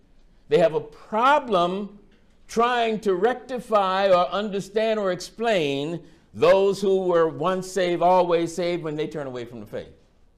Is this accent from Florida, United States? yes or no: yes; Florida, United States; I remember growing up in Florida and in our neighborhood, we as the kids, we wanted to have a football outfit for Christmas.